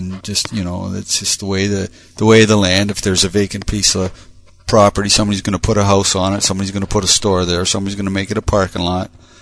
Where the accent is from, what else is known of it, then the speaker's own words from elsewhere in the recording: Point Edward, Ontario, Canada; I grew up in Point Edward, and it was a small village where a lot of people were familiar with each other